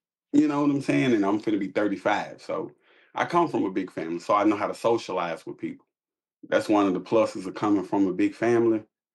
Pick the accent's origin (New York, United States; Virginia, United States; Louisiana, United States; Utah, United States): Louisiana, United States; Shreveport; Growing up in Shreveport, it's a lot of gun violence, you know, and they don't care who it is.